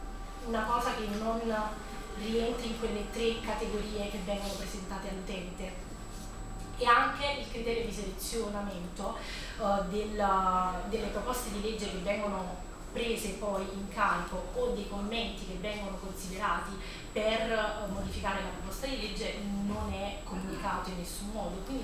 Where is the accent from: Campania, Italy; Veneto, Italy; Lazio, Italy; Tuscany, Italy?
Campania, Italy; nel mio caso era l'ex Campania, perché sono campana